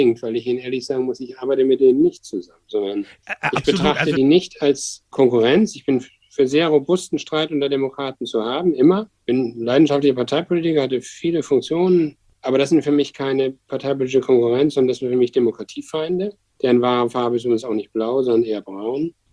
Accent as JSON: {"language": "German", "region": "Rhineland-Palatinate", "country": "Germany", "tie": "born there", "said": "Ich bin ja gebürtiger Pfälzer"}